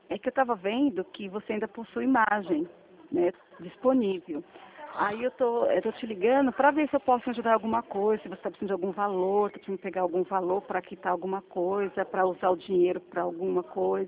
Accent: Araras, São Paulo, Brazil; eu sou de Araras. Eu sou de Araras.

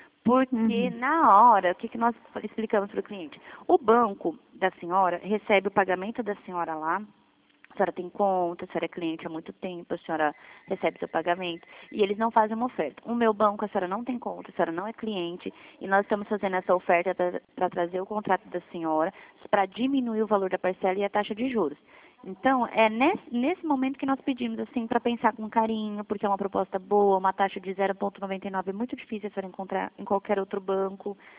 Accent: Dourados, Mato Grosso do Sul, Brazil; Eu sou de Dourados

